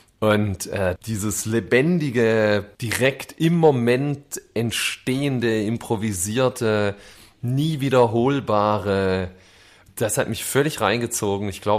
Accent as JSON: {"language": "German", "town": "Schwäbisch Hall", "region": "Baden-Württemberg", "country": "Germany", "tie": "born or raised there", "lives_now": "Berlin, Germany", "said": "ich bin richtig auf dem Dorf aufgewachsen, ja, aber genau da. Das war die nächste Stadt. Die große, weite Welt. Das war Schwäbisch Hall."}